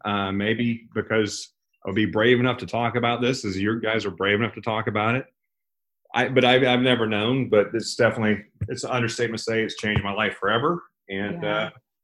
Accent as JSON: {"language": "English", "region": "the South", "country": "United States", "said": "I'm from the South. I hear stories about this"}